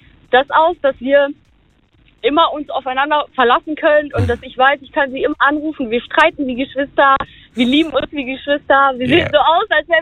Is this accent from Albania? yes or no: yes; Albania; German is a second language; also ich komme ursprünglich aus Albanien